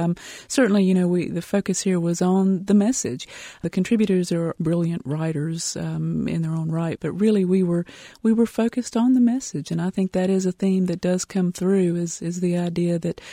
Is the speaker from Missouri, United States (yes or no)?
no; North Carolina, United States; You know, I grew up in Randolph County and went to Southwestern Randolph High School, which is really, really near Denton.